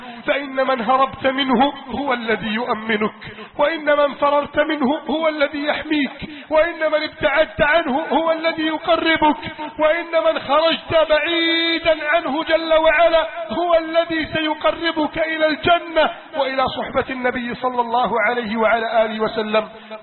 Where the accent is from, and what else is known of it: Egypt